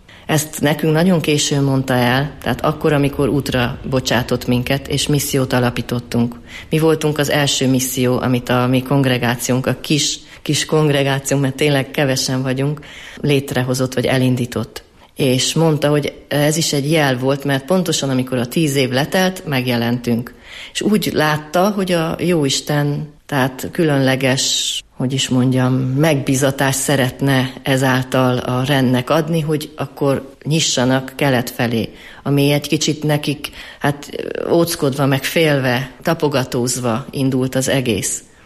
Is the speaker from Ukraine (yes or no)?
no; Romania; amikor megkérdezték, hogy milyen nemzetiségű vagyok, és én mondtam, magyar vagyok Romániából